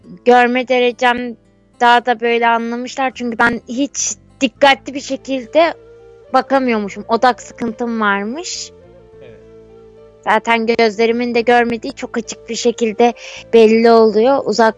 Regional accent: Perşembe, Ordu, Turkey; ben zaten 7 yaşına kadar köyde yaşadım. 7 yaşında Perşembe merkeze yerleştik.

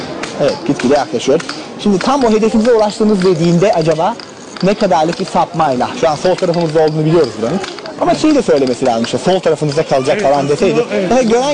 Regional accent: Ordu, Turkey; Mesela ben Orduluyum.

